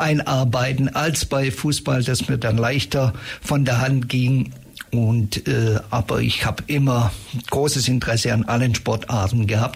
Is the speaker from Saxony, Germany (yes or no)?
no; Stuttgart, Baden-Württemberg, Germany; now in Ulm, Germany; Ich komme eigentlich aus Stuttgart, bin 1989 beruflich nach Ulm gekommen, war vorher, wie gesagt, in Stuttgart